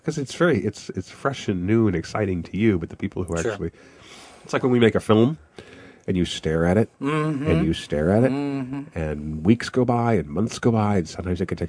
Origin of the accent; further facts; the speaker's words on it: Wichita, Kansas, United States; I'm from Wichita.